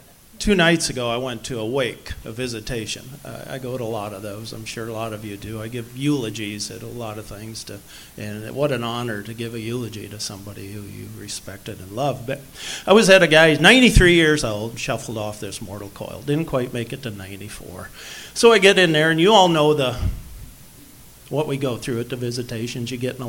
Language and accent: English; Hartland, Minnesota, United States; I'm from Heartland, Minnesota, population 315, 4 last names. We don't have lines.